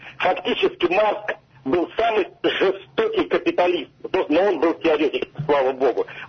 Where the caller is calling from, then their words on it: Moscow, Russia; Я звоню из Москвы